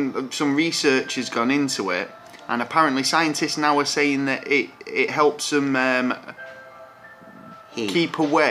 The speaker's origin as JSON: {"language": "English", "town": "Middleton", "region": "North West England", "country": "United Kingdom", "said": "I'm from Middleton, but in the UK."}